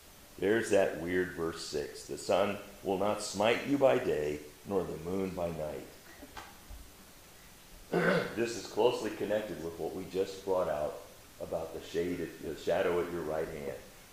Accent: Phoenix, Arizona, United States; I'm originally from Phoenix, Arizona. I know about shade protecting from heat.

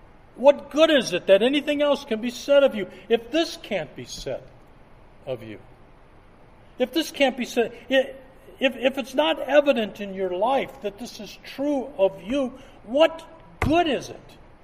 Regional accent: Detroit, Michigan, United States; Just this week, a hero of mine growing up in Detroit, a Detroit Tiger pitcher by the name of Frank Larry, he died just this week.

